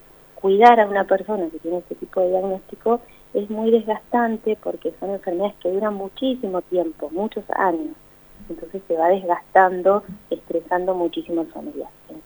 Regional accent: Bolívar, Buenos Aires Province, Argentina; born there; now in Neuquén, Argentina; En realidad yo nací en Bolívar, soy de la provincia de Buenos Aires y vivo acá hace muchísimos años.

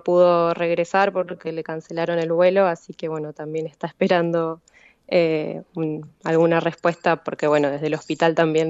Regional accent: La Plata, Buenos Aires Province, Argentina; soy de La Plata.

